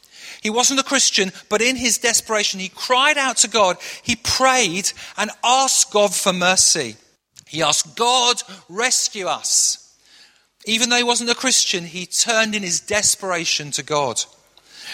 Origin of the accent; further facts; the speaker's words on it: Manchester, North West England, United Kingdom; moved away; you may not have guessed this from my accent, but actually I grew up in Manchester. And so even though I haven't lived there for 35 years, if you scratch below the surface, there is before you a northern boy standing here this morning.